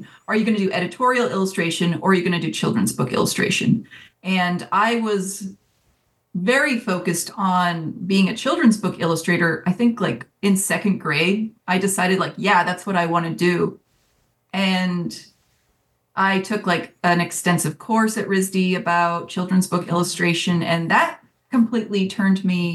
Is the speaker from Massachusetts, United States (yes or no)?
yes; Stow, Massachusetts, United States; Yeah, I grew up in Massachusetts, Stowe, Massachusetts, which is kind of a small ruralish town, kind of like maybe 45 minutes west of Boston.